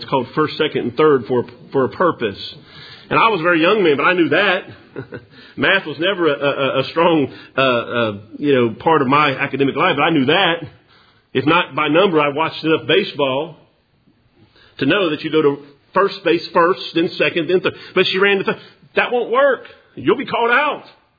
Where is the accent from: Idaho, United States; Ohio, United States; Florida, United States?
Ohio, United States; Cincinnati; born there; I was born in 1968. It wasn't an accident. Listen, I was born in Cincinnati, Ohio.